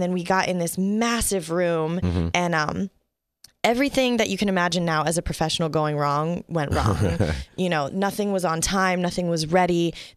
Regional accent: Cincinnati, Ohio, United States; I grew up in Cincinnati.

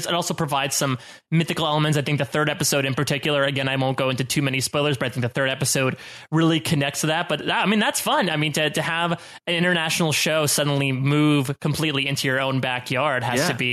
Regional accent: Australia; Yes, where you're the American and I'm the Australian.

